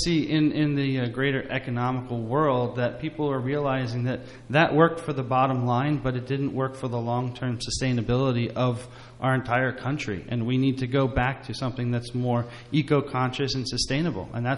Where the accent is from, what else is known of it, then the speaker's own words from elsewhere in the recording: Surgoinsville, Tennessee, United States; I grew up in Surgeonsville, which is originally called Skunktown